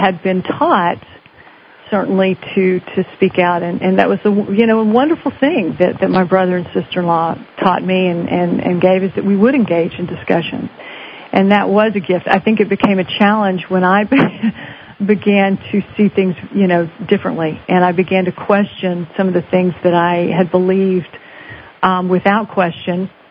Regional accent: Dallas, Texas, United States; I grew up in Dallas, and my parents, my father was a doctor.

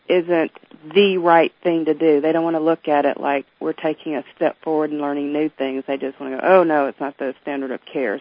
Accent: the South, United States; because I'm from the South, so I like to eat cornbread and things like

